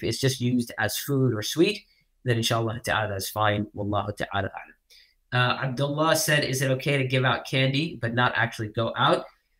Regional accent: United States; American culture, being an American myself, I can say this, American culture is exported, right?

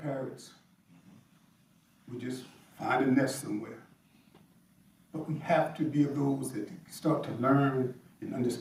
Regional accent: Philadelphia, Pennsylvania, United States; I'm from the Philadelphia area, and there were Muslims when I was growing up

